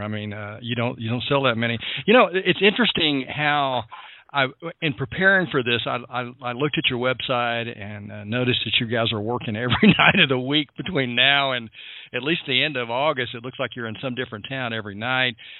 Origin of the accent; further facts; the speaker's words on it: Brady, Texas, United States; Well, now you get close to my hometown, which is Brady, Texas